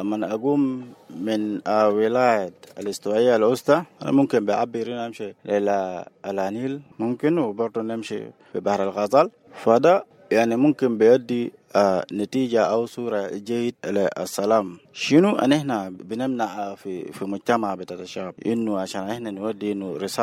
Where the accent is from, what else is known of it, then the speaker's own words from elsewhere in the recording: South Sudan; نعم أنا إنسان جنوبي ومن دولة جنوب السودان